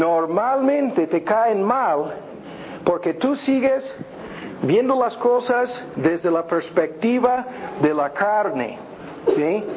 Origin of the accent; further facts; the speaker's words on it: United States; now in Mexico; yo soy gringo aquí, yo no tengo miedo de estas personas, ni menos aquí en México